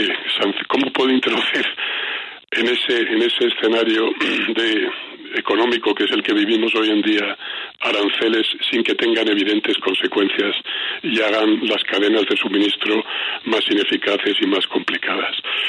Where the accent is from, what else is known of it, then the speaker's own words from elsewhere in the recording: Spain; Es un fenómeno que sucedió en mi país. Yo soy de origen español, hace pocas semanas, así que comprendemos muy bien.